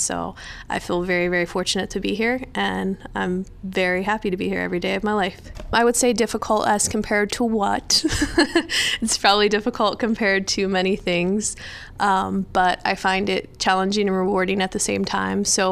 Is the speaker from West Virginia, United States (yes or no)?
yes; Fairmont, West Virginia, United States; I moved to a smaller college called Fairmont State University, which is actually in my hometown.